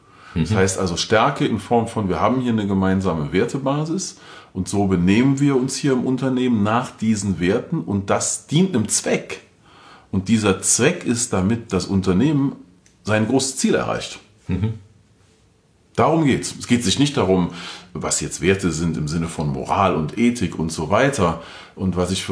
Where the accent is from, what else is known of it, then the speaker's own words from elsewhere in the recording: Cologne, North Rhine-Westphalia, Germany; Also Spaß, ich komme aus dem Rheinland, nee, Köln.